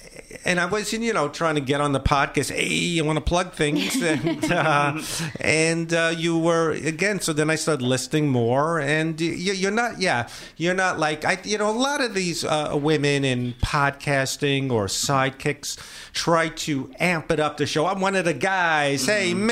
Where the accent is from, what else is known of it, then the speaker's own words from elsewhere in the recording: Brooklyn, New York, United States; also born or lived in Manhattan; New York. I'm from Brooklyn, mm-hmm. and then I lived in Manhattan.